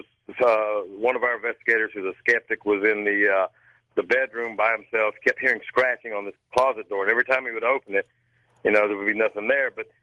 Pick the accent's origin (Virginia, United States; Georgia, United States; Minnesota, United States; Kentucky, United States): Georgia, United States; Atlanta; I'm from Atlanta, or just north of Atlanta.